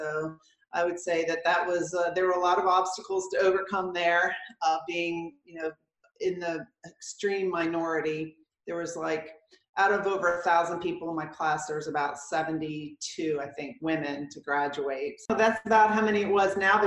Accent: Virginia, United States; And I grew up in Northern Virginia, kind of around a military environment.

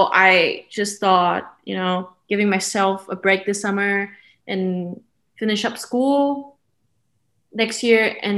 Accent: Taiwan; English is a second language; now in United States; I am from Taiwan, a really small country. I am 22 years old

